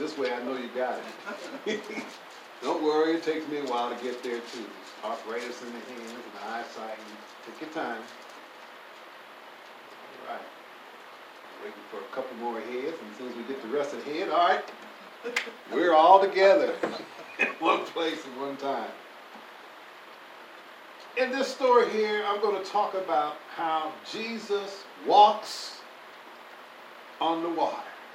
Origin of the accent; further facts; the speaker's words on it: Gary, Indiana, United States; When I grew up in Gary, Indiana, my mother and my uncle, he came out of the bed, they went and got some buffalo fish.